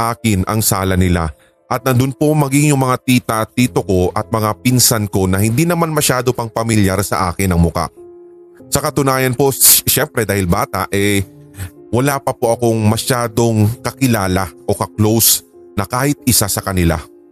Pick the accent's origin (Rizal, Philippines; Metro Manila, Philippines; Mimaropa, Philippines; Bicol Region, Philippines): Metro Manila, Philippines; Parañaque; ako po ay laking Paranac Q. Paranaque po yun.